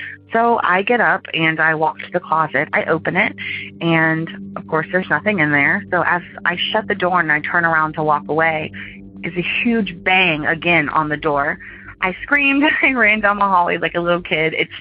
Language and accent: English; Jacksonville, Florida, United States; Hi, guys. … I'm from Jacksonville, Florida.